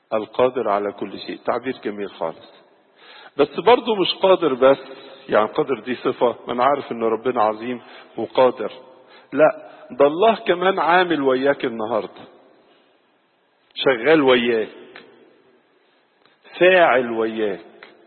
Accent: Egypt; تقول لنا قصة زي ما كلنا نعرفها طبعا كمصريين وكأباط

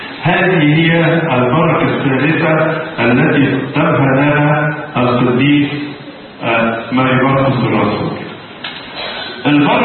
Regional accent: Egypt; وانتوا عارفين الصعيد عندنا في مصر

